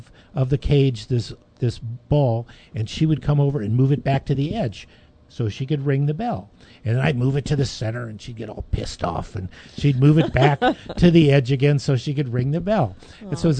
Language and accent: English; California, United States; I love horses, and I come from California, and I was in a group called the California Rangers